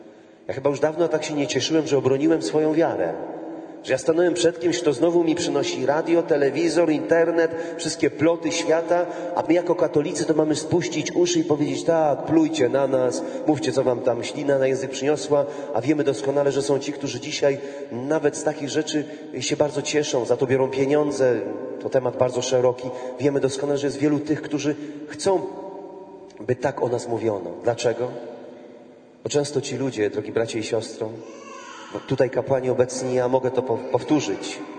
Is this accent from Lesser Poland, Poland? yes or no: yes; Krynica-Zdrój, Lesser Poland, Poland; w miejscowości, z której pochodzę. Pochodzę z Beskidu Sądeckiego, z malowniczej Krynicy Górskiej, Krynicy Zdroju, bardzo znanej poprzez wody mineralne i wypoczynek wielu ludzi.